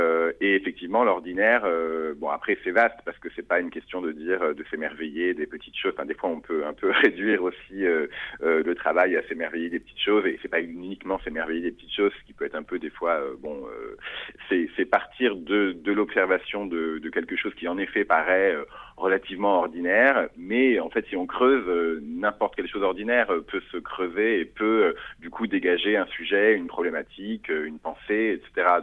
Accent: Paris, Île-de-France, France; je suis né à Paris. J'ai grandi mes premières années à Paris et à côté de Paris. Ensuite, j'ai passé une partie de mon adolescence, une bonne partie de mon adolescence à La Réunion. Et puis, j'ai finalement atterri à Montpellier.

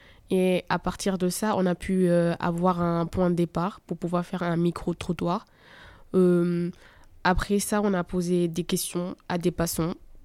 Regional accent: Pays de la Loire, France; j'ai 17 ans et je suis de Mayenne.

